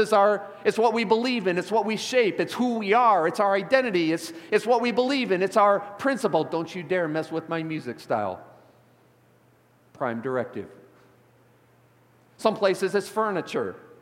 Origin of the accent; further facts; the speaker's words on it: Chicago, Illinois, United States; Born and raised in Chicago, born at Cook County Hospital, downtown Chicago.